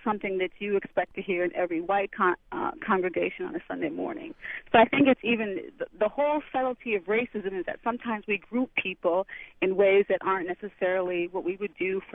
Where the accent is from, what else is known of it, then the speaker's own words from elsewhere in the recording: Midwest, United States; now in Memphis, United States; I grew up in the Midwest, but I now live in the South, in Memphis.